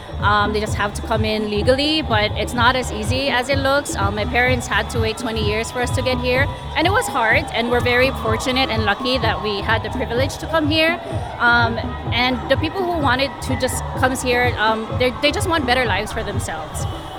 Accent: Philippines; now in United States; growing up in the Philippines

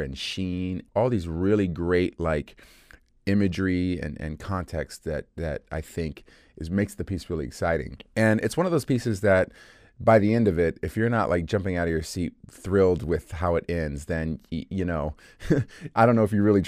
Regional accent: United States; And so as an American conductor

